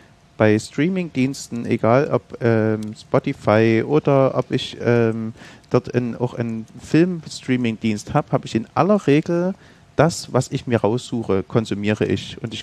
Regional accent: Saxony, Germany; ich komme aus Mittelsachsen, wohne in Flöha

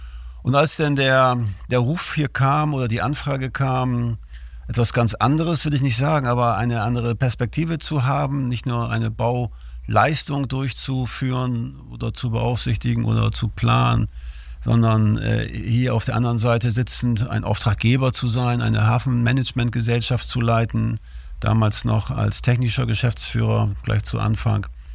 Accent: Bremerhaven, Bremen, Germany; Genau, ich bin hier geboren, im Landkreis aufgewachsen. Mein Elternhaus, Großelternhaus, das war direkt am Deich. Ich bin also ja ein Kind der Weser, muss man sagen.

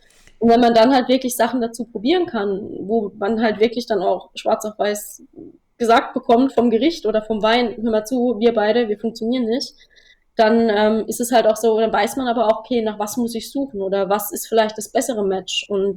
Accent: Germany; ein bisschen Deutschland ist halt auch nicht verkehrt, weil so als Deutsche, das wird es immer geben

